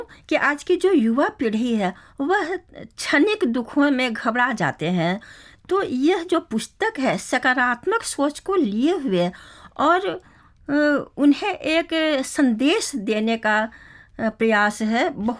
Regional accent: Ramgarh, Jharkhand, India; ऐसा है कि मैं झारखंड से हूँ

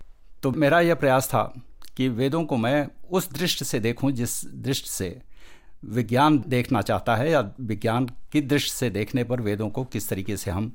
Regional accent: Uttar Pradesh, India; मैं उत्तर प्रदेश भारत से हूँ

